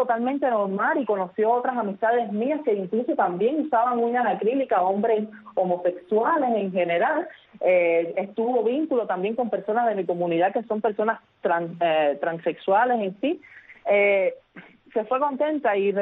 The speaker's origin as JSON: {"language": "Spanish", "town": "Sagua la Grande", "region": "Villa Clara", "country": "Cuba", "lives_now": "Havana, Cuba", "said": "vengo de provincia, lo sabes, soy de Sahuala Grande, aunque radico actualmente en La Habana."}